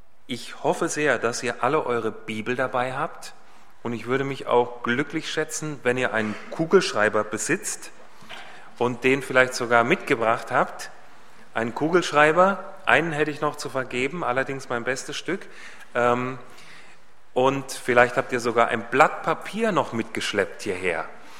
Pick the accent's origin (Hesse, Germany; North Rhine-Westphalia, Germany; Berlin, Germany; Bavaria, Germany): Hesse, Germany; ich komme aus Hessen ursprünglich. Ich bin also hier geboren und aufgewachsen